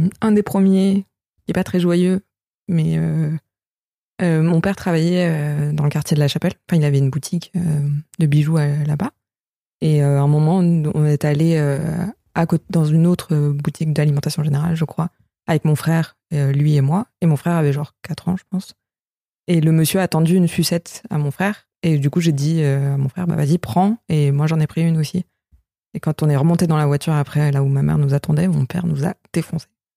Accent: India; accent: Indian; French is a second language; now in France; j'ai perdu mon accent indien depuis longtemps en français aussi.

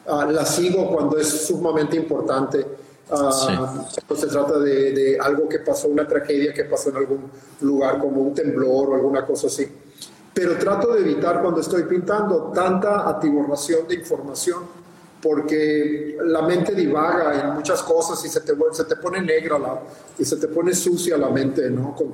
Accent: Mexicali, Baja California, Mexico; el periódico de Mexicali, de donde yo soy

